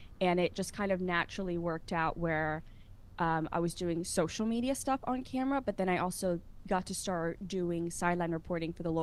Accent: Maryland, United States; I was born and raised in Maryland. And so I've been in this area my entire life.

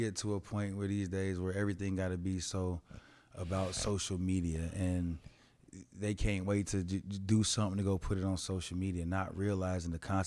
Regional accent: Colorado, United States; Because, bro, I was raised in Colorado. We had gangs. We had Crips and Bloods for sure, bro.

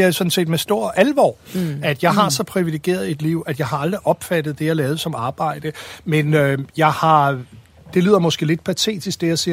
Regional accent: Valby, Capital Region of Denmark, Denmark; Jeg voksede op i Valby, først i en lejlighed, og så i et lille rækkehus.

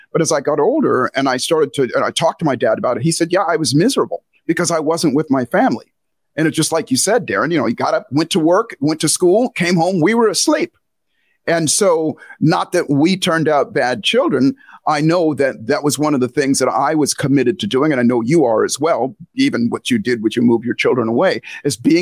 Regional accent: Hawaii, United States; I was raised in Hawaii, or I spent a lot of time in Hawaii. My father was in the Air Force

